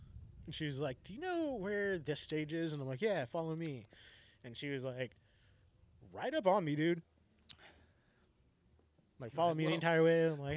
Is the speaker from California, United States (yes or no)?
yes; California, United States; I told them, I was like, hey, I'm here from California.